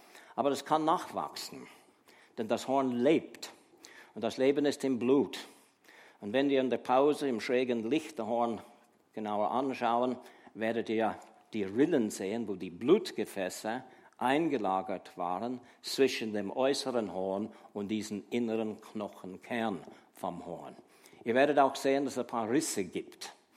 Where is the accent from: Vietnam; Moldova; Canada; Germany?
Canada; German is a second language; im westlichen Kanada, im Provinz Alberta, im westlichen Kanada gelebt. Also ich bin nicht Amerikaner, sondern Kanadier. Wir leben nördlich der Vereinigten Staaten.